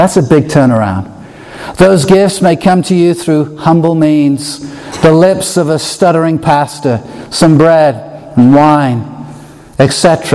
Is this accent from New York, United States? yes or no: no; San Diego, California, United States; Growing up in San Diego, I knew what it was like to have a home team that you grew up watching and rooting for.